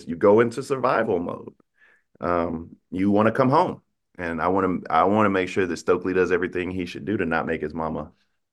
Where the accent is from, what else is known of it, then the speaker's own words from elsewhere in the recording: South Carolina, United States; but I'm from South Carolina